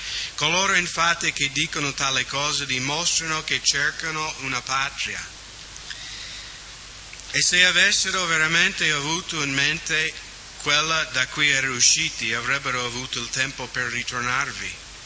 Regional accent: Seattle, Washington, United States; Italian is a second language; dalle mie parti a Seattle, nel nord ovest, ci sono i salmoni che ogni anno, no, vanno su per il fiume.

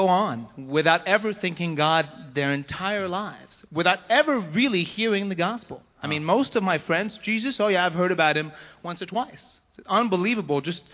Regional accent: Quebec, Canada; accent: French Canadian; But in French Canada, where I'm from, as you can hear my accent, of course, we don't have Thanksgiving.

